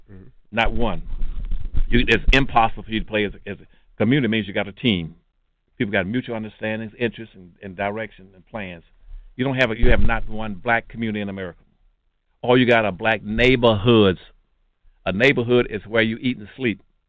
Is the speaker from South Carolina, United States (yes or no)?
yes; South Carolina, United States; born there; And that's why I was born in South Carolina.